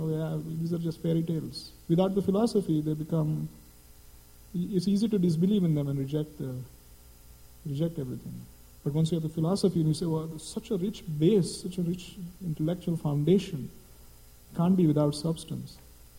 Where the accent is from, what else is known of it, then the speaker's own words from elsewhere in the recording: India; And I'm from India. I mean, I grew up in India.